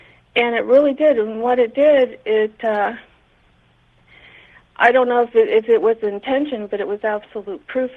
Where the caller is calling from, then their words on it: Huntington Beach, California, United States; Hi, George. This is … calling from Huntington Beach, California.